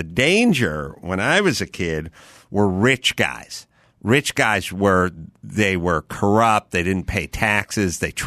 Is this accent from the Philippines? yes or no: no; North Hollywood, California, United States; all the poor shits I grew up with in North Hollywood